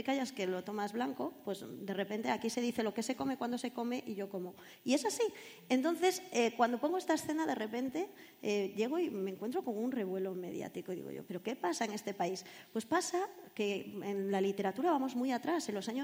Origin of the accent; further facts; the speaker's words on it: San Sebastián, Basque Country, Spain; yo he estado en el País Vasco, yo soy de Donosti. Me he criado en Donosti.